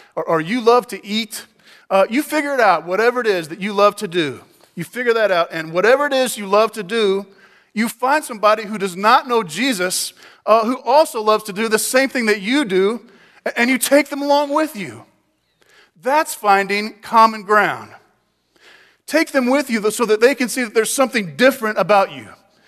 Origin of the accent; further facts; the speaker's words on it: Texas, United States; And I'm from Texas, and we figured out pretty well that both those things make it great.